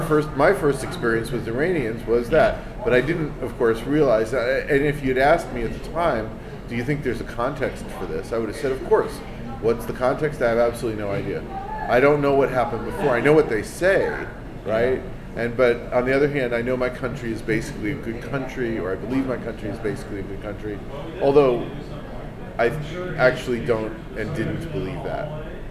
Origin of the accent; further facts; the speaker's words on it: United States; I mean, as an American, I had no idea.